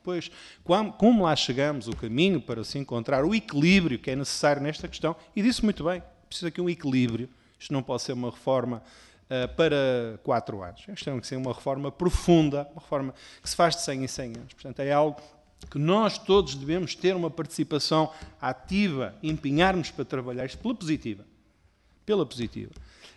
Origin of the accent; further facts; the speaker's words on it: Penafiel, Porto, Portugal; sou de Penafiel, sou vosso vizinho